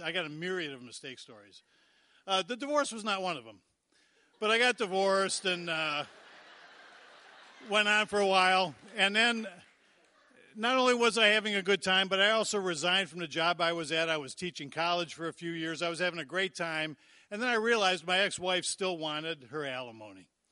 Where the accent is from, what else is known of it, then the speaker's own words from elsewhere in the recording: Cleveland, Ohio, United States; So I'm originally from Cleveland, home of the Indians and home of the Browns.